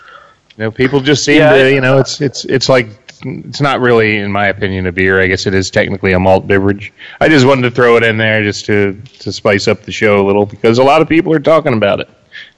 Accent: Philadelphia, Pennsylvania, United States; But where I grew up in Philly, it's the soda of choice.

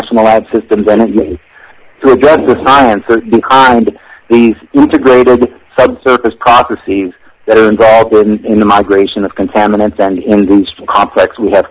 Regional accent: Bethlehem, West Virginia, United States; I'm also from West Virginia. I'm from Bethlehem, West Virginia. I grew up in the woods and swam in the creeks around that region

